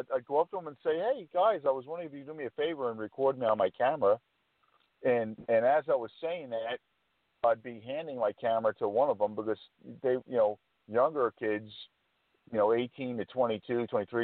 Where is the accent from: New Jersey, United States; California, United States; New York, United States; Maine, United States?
New Jersey, United States; I grew up in New Jersey, but I lived in many different places since that time period.